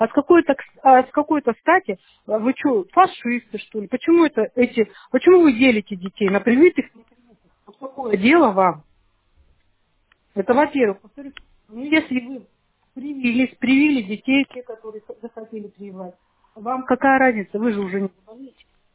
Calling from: Siberia, Russia; вот я вот из Сибири звоню, представляете?

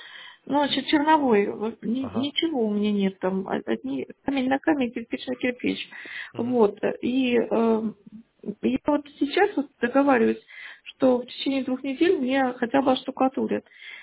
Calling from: United States; я из США звоню.

